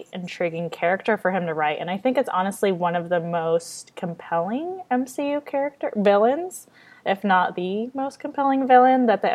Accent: California, United States; so I'm from the Bay Area

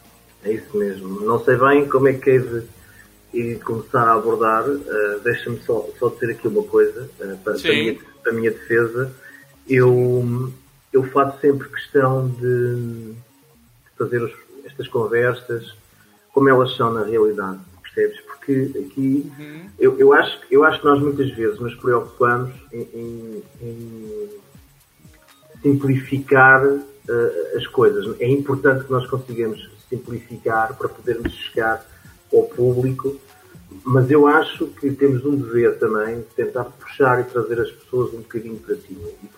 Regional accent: Leiria, Centro, Portugal; moved away as an adult; eu sou de natural da zona centro, de Leiria, vim há muito tempo estudar e trabalhar, estou no Alentejo. Aqui pertinho de Espanha, bem pertinho de Espanha

